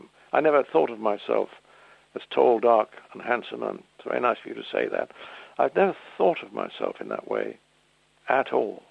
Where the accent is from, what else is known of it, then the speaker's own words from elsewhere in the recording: England, United Kingdom; because I'm English and watch gangster pictures